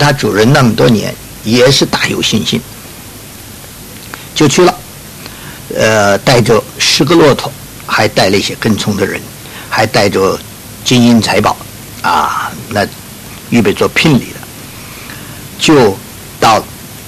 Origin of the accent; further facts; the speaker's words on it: Jiangnan, China; 现在我们中国没有了，在我小的时候在江南一带还有这种抢婚